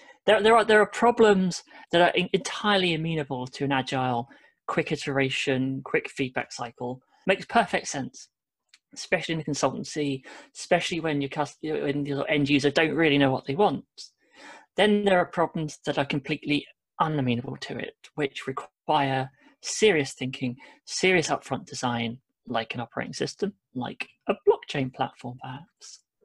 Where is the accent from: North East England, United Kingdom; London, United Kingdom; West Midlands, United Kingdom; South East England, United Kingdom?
South East England, United Kingdom; Brighton; I grew up on the south coast, Brighton way.